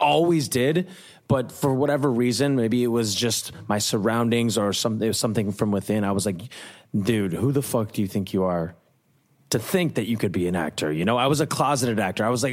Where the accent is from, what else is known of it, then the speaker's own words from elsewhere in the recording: Minnesota, United States; I grew up in the Midwest, loved Minnesota high school, went to FSU, matriculated.